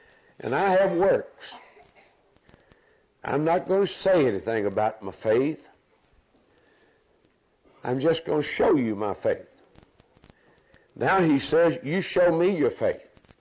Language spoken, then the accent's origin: English; Alabama, United States; Doris and I grew up in Alabama, and that's my home state. I still love my home state.